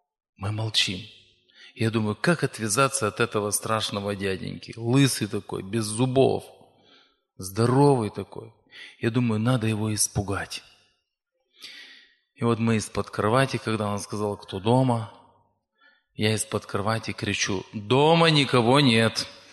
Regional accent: Zakarpattia Oblast, Ukraine; Приехал я к вам из Закарпатия. Это Западная Украина.

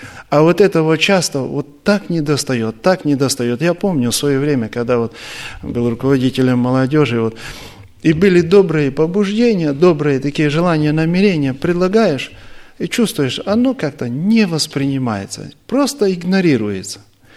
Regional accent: Moldova; now in Kyiv, Ukraine; Родился я и вырос в Молдавии, был членом церкви в Кишиневе, а уже скоро 13 лет, как живу в Киеве.

